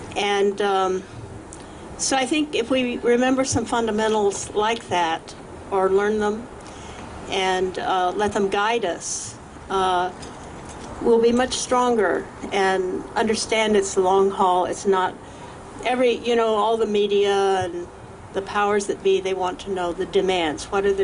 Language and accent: English; Oklahoma, United States; I'm from Oklahoma.